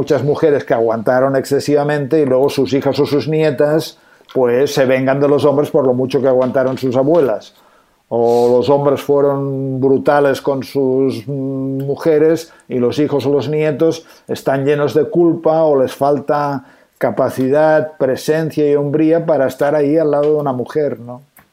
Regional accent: Catalonia, Spain; me invitaron a un programa de televisión aquí en mi tierra, en Cataluña

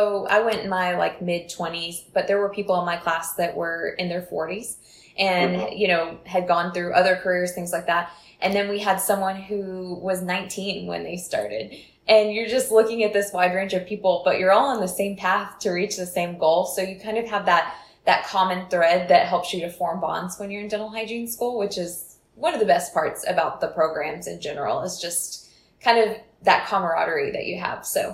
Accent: Texas, United States; also born or lived in Oklahoma; so I'm from Texas. I did my bachelor's in Oklahoma.

